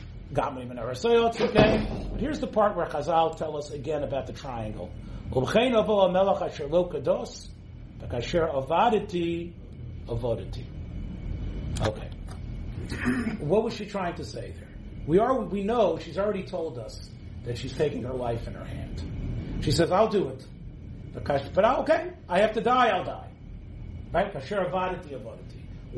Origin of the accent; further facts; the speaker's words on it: Memphis, Tennessee, United States; Both of these men, I grew up in Little Memphis, Tennessee